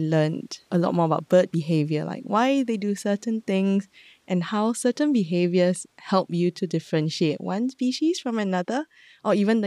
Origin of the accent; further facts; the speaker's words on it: Singapore; now in Malaysia; I'm from Singapore. I'm currently based in Malaysia.